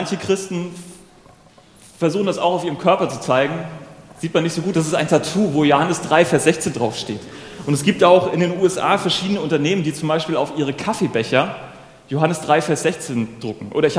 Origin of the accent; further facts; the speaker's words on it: North Sea coast, Germany; ich bin ja an der Nordsee aufgewachsen